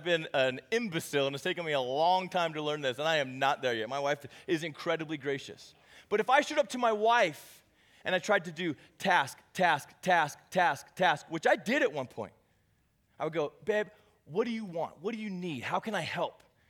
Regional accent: United States; but for us as American Christians, that's like our language, right? That's our speak.

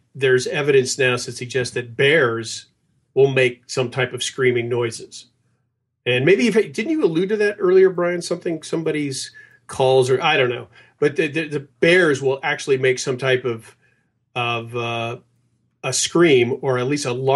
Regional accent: California, United States; I'm from Southern California, man.

